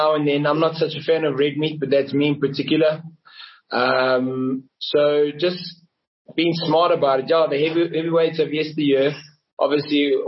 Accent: South Africa; Like I said, I'm proudly South African. I'm in no rush to go anywhere else besides stay here at home

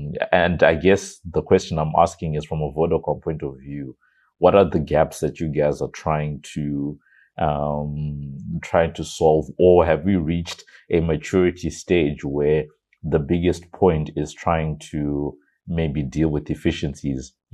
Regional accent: Zimbabwe; I grew up in Zimbabwe and there's

